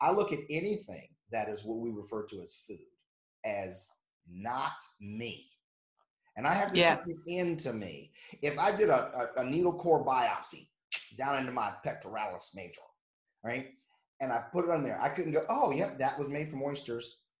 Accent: North Carolina, United States; I mean, I'm from North Carolina. We like NASCAR, right?

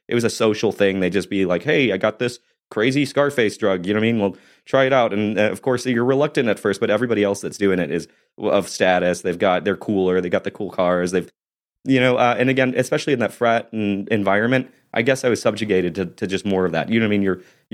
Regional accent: Japan; trying to tell them that I came from Japan, it was just, it sounded like I was just making things up.

